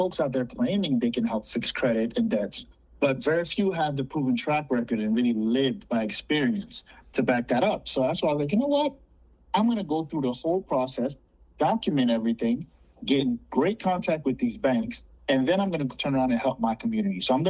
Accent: Fort Lauderdale, Florida, United States; also born or lived in Montreal; So growing up in Fort Lauderdale, everyone kind of had an attachment to their culture, to their background. And I'm of Haitian descent, so obviously, yeah, I attached to that. But knowing that I was born in Montreal but knew nothing about my own country, my own province

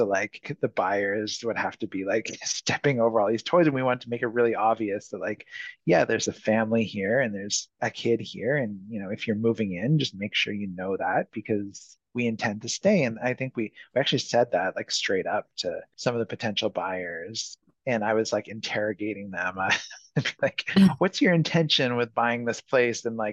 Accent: Montreal, Quebec, Canada; I'm from Montreal originally, but not from Park X specifically.

